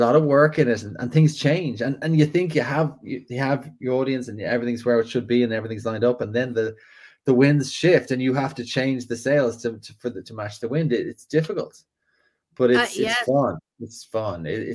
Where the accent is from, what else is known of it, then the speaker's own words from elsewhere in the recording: Dalkey, Leinster, Ireland; I'm from Dorky.